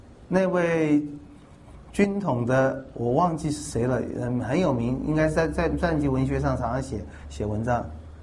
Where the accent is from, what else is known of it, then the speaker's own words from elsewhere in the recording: Taiwan; 我们台湾人起码以前也不太喜欢做公务员